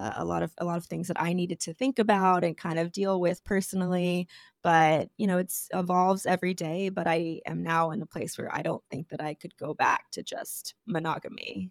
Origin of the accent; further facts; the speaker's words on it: United States; And especially being an American, like we're such a young country.